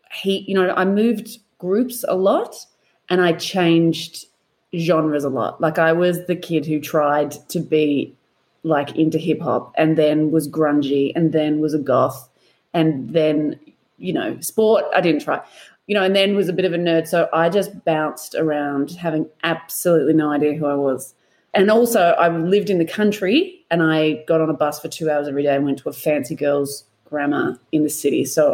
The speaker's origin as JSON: {"language": "English", "town": "Melbourne", "region": "Victoria", "country": "Australia", "lives_now": "Perth, Australia", "said": "I am in Perth. I didn't know how else to describe it. I'm on the West Coast. This is not my home. I am from Melbourne."}